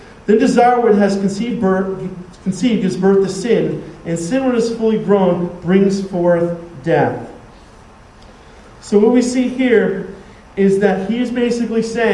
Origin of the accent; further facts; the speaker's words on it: United States; You know what makes me awesome is that I'm an American. That automatically makes me better than the rest of the world.